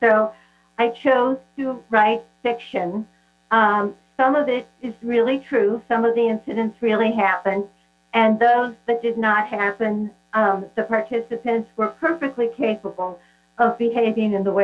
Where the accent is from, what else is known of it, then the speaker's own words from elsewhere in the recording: Ohio, United States; Well, it is a house that I grew up in Ohio, and it is based on my family.